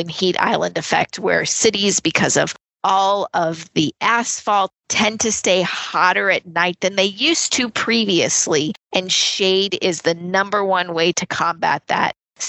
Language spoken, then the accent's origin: English; Las Vegas, Nevada, United States; I live here too. My kids live here. I am born and raised in Las Vegas